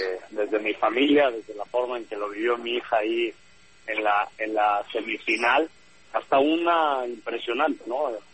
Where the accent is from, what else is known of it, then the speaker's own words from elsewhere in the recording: Mexico; yo soy de México